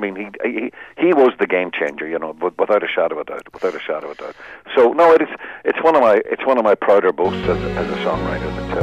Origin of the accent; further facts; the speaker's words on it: Northern Ireland, United Kingdom; I'm 100% Irish. I'm 100%, of course, I'm Northern Irish, and I'm immensely proud of that.